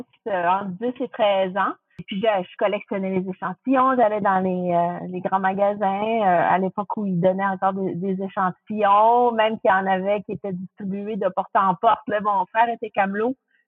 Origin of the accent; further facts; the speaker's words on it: New Brunswick, Canada; born there; je suis née au Nouveau-Brunswick. Je suis née bilingue, si on veut, dans une famille francophone, mais quand on est dans un milieu anglophone, on apprend très vite.